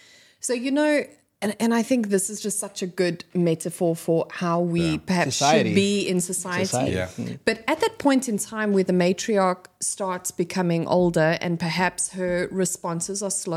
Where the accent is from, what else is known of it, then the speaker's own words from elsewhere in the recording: South Africa; I'm South African.